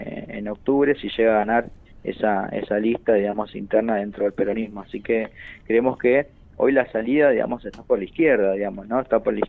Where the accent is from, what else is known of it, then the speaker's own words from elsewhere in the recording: San Juan, Argentina; born there; now in Cipolletti, Argentina; Soy nacido en San Juan, valga la aclaración. Ya vivo acá hace unos años, en Cipolletti exactamente.